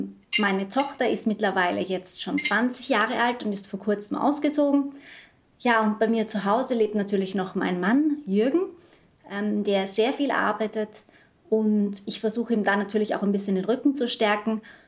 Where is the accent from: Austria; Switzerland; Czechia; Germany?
Austria; Vienna; now in Vösendorf, Austria; Das ist in Vösendorf, nahe bei Wien. Also man kann eigentlich sagen, es ist so gut wie Wien. Ich bin auch in Wien aufgewachsen. Ja, wir haben hier ein kleines Reihenhaus, in dem wir uns sehr wohl fühlen.